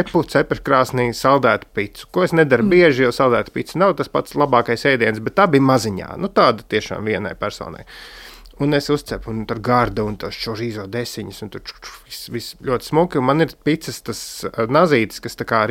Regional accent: Sigulda, Sigulda Municipality, Latvia; es kā siguldietis

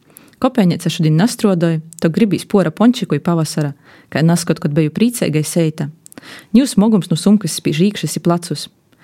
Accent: Ludza, Ludza Municipality, Latvia; born there; es, piemēram, esmu dzimusi Ludzas rajonā. Dzimusi arī Ludzas pilsētā, jā.

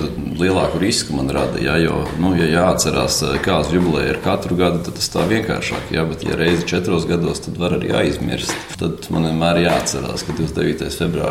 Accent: Jelgava, Latvia; also born or lived in Dobele; mēs esam abi dzīvi dzimuši Dobelē, vienā slimnīcā ar pāris gadu starpību, ja? Bet es personīgi lielāko daļu no savas dzīves esmu pavadījis Jelgavā vai Jelgavas apkārtnē. Man vecāki dzīvojuši Jelgavā, man vecvecāki dzīvojuši Jelgavā, tikai es sevi sauc par pārliecinātu jelgavnieku.

